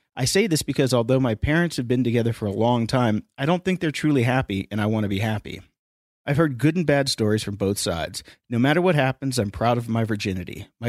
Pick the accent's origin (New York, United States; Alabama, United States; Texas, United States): Texas, United States; Austin; I'm 21 from Austin, Texas.